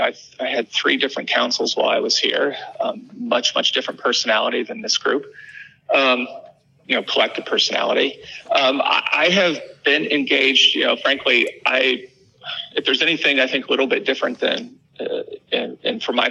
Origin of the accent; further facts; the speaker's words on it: Dayton, Ohio, United States; No, I grew up in Dayton, Ohio. I lived Reds and Bengals as a kid. My hero was Joe Morgan.